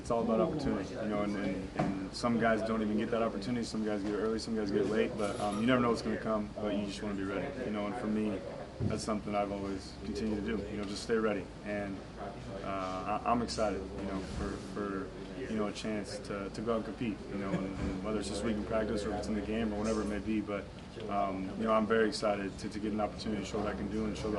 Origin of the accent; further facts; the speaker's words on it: Bakersfield, California, United States; And I come from Bakersfield, too. Not a lot of people have been there, but it's a blue-collar town, and it reminds me a lot of Cleveland.